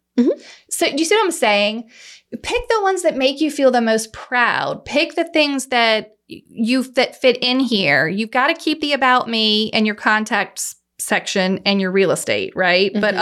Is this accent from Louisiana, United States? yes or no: yes; Baton Rouge, Louisiana, United States; also born or lived in Prairieville; I was born and raised in Baton Rouge in the old Goodwood area.